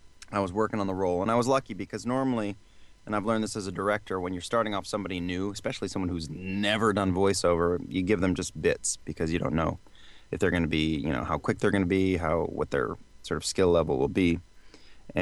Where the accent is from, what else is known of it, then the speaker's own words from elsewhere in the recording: New Jersey, United States; now in Los Angeles, United States; So I grew up in New Jersey, first stop out of the Lincoln Tunnel. And could see the city from my house